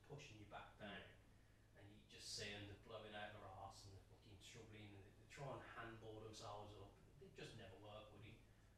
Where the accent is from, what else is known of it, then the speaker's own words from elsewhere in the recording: England, United Kingdom; Being English, British, it seems more harder for us, because we don't grasp the sense of how to speak other languages